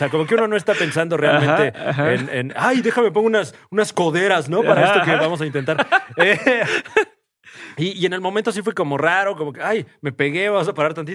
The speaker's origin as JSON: {"language": "Spanish", "country": "Mexico", "said": "Entonces ya, como buen mexicano."}